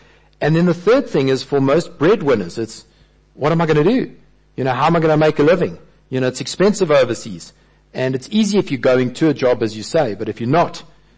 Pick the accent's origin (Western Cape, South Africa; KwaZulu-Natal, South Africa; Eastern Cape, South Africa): KwaZulu-Natal, South Africa; Durban; I was in Joburg at the time. And I thought, I really miss that. You know, I grew up in Durban